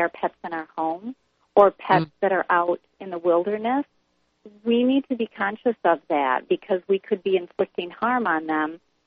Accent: Michigan, United States; I've been involved in trying to ban this in my home state of Michigan for going on 12 years now.

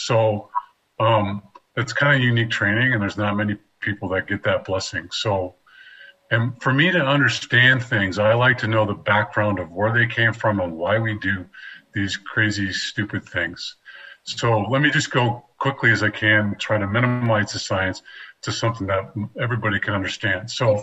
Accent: Monterey, California, United States; born there; So I was born in Monterey, California, to a natural mother who then gave me up for adoption after 10 days of having me.

